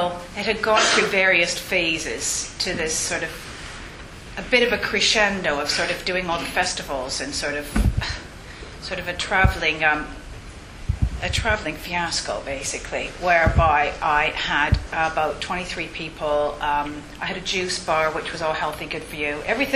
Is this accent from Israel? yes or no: no; Canada; I grew up in Canada